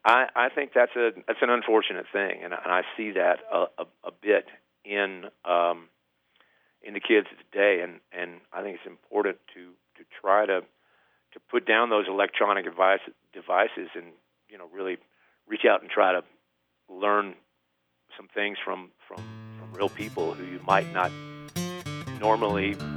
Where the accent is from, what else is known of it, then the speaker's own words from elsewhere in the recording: Alabama, United States; also born or lived in Chicago; You know, I went to college in the Northeast, but I think I sort of brought my Southern roots there. I'm from Alabama and learned to play music in Alabama, of course.